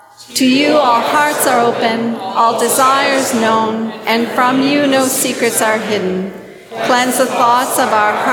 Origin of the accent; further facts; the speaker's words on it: Nova Scotia, Canada; also born or lived in Toronto; I hail from Nova Scotia originally. So I'm a Maritimer.